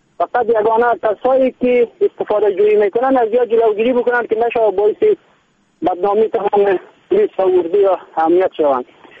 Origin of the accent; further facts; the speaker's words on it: Baghlan, Afghanistan; شخصا ما خودم از بغلان هستم.